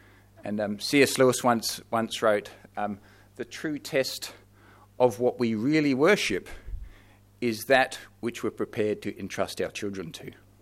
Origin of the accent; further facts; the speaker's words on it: Queensland, Australia; So our background is we come from North Queensland.